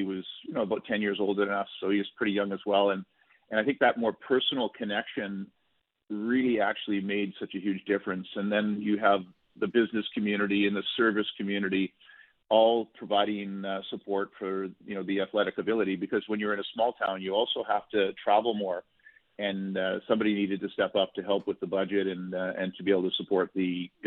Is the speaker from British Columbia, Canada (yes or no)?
yes; Williams Lake, British Columbia, Canada; You know, it was a real privilege growing up in Williams Lake in the 70s.